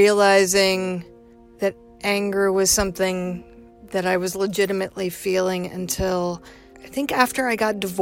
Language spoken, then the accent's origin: English; the South, United States; I grew up in the South. You're not supposed to do that.